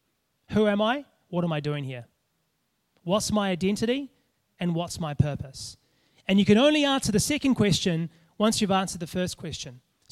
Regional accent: New Zealand; now in Australia; I know that AFL is like big over here, but I'm a Kiwi boy, so it's Union for me.

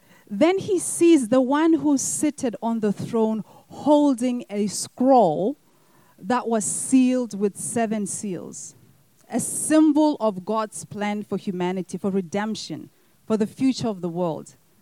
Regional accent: Botswana; a movie that was made in my home country of Botswana.

